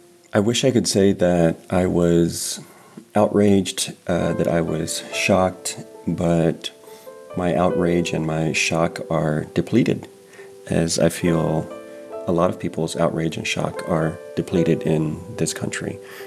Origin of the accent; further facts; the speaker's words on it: Mathis, Texas, United States; I was born and raised in Mathis, Texas, near Corpus Christi. I'm seventh-generation Tejano.